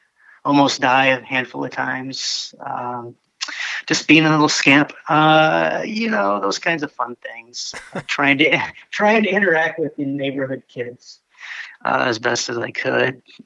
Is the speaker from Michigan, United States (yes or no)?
yes; Hemlock, Michigan, United States; Well, you know Hemlock, Michigan, yeah.